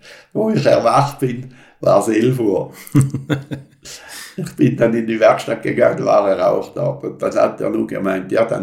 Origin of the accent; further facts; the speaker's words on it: Switzerland; als Schweizer hat man da immer einen leichten Bonuspunkt.